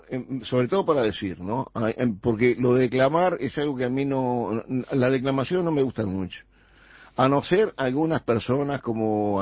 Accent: Montevideo, Uruguay; Yo soy muy montevideano. Además, yo soy absolutamente ciudadano. Pero ¿qué pasa? Que no soy ciudadano solamente. Soy también un poco rural

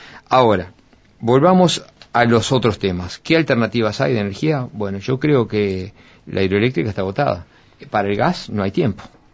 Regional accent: Uruguay; yo como uruguayo

